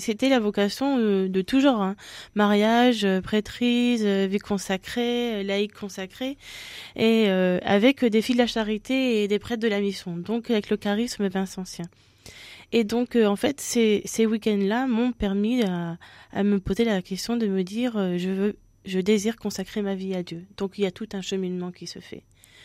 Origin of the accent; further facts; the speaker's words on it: Hauts-de-France, France; Je suis d'origine pas de la Champagne, mais je suis ch'ti, du Nord. Voilà, du Nord Pas-de-Calais.